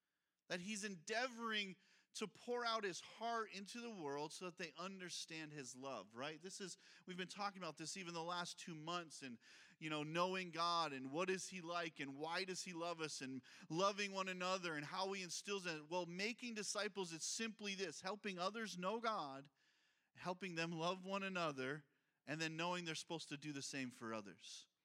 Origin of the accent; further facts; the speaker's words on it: Massena, New York, United States; if you fly around the United States and you say, I'm from Messina, New York, you want to know what people say? Where's that?